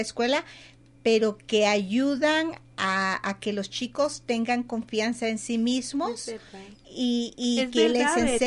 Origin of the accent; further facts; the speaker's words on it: Olancho, Honduras; Soy hondureña de Olanchana, de mucho orgullo. Tierra de gente de agarre, de agallas y de mucho valor.